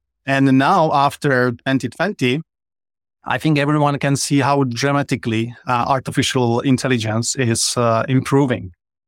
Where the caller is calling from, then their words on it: Czechia; Right now, I'm connected from the Czech Republic.